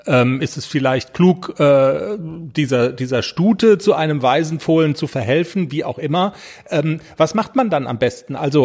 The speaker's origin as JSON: {"language": "German", "region": "North Rhine-Westphalia", "country": "Germany", "said": "im Westfälischen, wo ich herkomme, sagt man dabei sagen."}